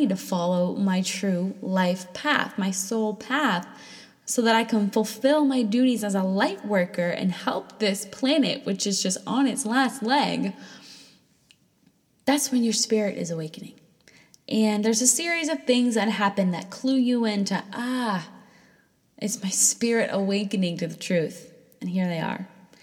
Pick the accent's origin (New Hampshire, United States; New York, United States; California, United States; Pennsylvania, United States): New Hampshire, United States; And I said, okay, well, I'm not from New Hampshire anymore, so I don't even know where to begin.